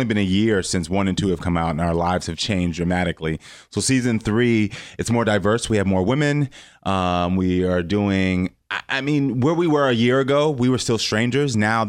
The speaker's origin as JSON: {"language": "English", "town": "Parkland", "region": "Florida", "country": "United States", "tie": "born or raised there", "also_born_or_lived": "Houston, Texas", "said": "Houston, Texas. Well, was born in Houston, Texas, but then moved to Parkland, Florida. So Marjorie Stoneman Douglas, where the shooting happened, was my high school."}